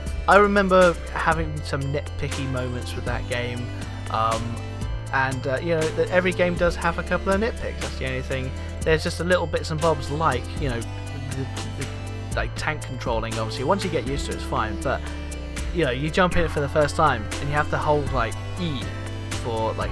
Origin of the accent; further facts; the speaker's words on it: United Kingdom; Because we're all British lads